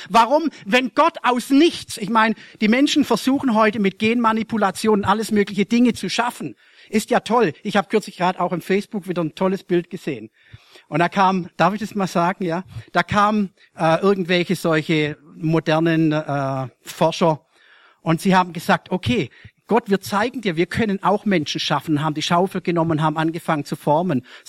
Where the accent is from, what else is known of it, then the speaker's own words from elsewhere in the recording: Germany; da versuchen wir als Deutsche sowieso sofort das alles zu erklären.